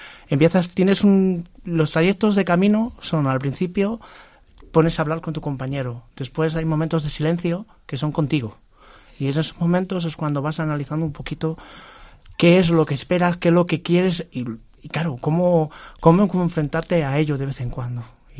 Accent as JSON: {"language": "Spanish", "town": "Madrid", "region": "Community of Madrid", "country": "Spain", "tie": "born or raised there", "also_born_or_lived": "Santa Cruz de Tenerife", "lives_now": "Segovia, Spain", "said": "soy nacido en Santa Cruz de Tenerife, pero criado casi en Madrid muchos años. Así que soy adoptivo de Madrid. Ahora llevo en Segovia bastantes años"}